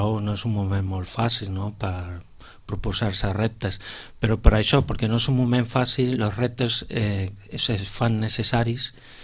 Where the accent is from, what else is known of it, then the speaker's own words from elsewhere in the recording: Canary Islands, Spain; Jo vinc de Canàries i allí he exposat molta fotografia